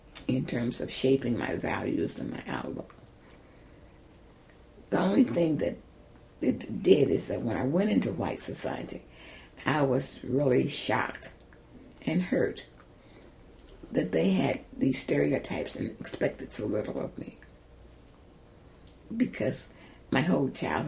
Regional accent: Tulsa, Oklahoma, United States; I grew up in Tulsa, Oklahoma.

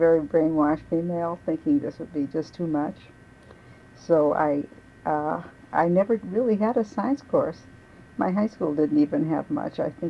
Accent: Detroit, Michigan, United States; also born or lived in Chicago; Well, I was born in Chicago, but due to the difficulty of finding work there, we moved to Detroit

